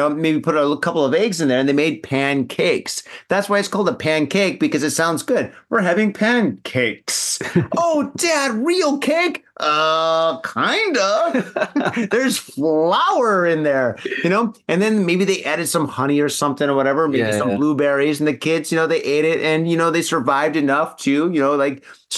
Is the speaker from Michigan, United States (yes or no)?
yes; Michigan, United States; Yeah, dude, I'm from Michigan, right?